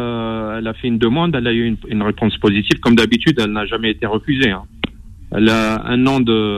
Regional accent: France; born there; Moi-même, je suis né en France, mon grand frère et ma sœur, on est en France.

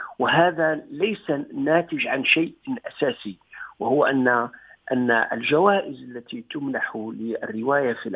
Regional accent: Tlemcen Province, Algeria; وكنت صغير في قريتي في ناحية في ضواحي تلمسان

